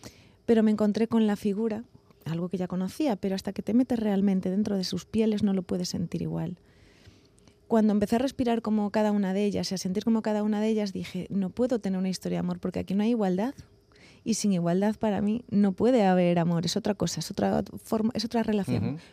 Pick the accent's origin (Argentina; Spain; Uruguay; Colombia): Spain; Galicia; yo soy gallega, yo siempre digo, yo llevo la mirada gallega de serie.